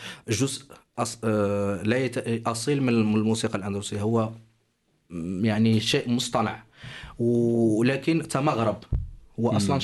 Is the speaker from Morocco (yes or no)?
yes; Morocco; وهناك ظاهرة الكورال عندنا في المغرب